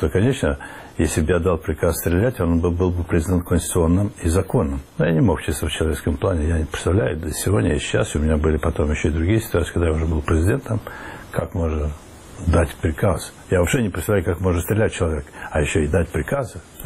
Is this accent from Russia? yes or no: no; Transnistria, Moldova; Я оттуда, из Приднестровья родом.